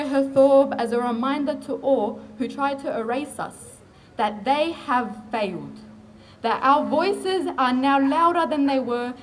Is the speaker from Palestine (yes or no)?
yes; Palestine; now in Australia; So as an Australian passport holder, my life is worth defending in the eyes of the West, but as a Palestinian, my life is not.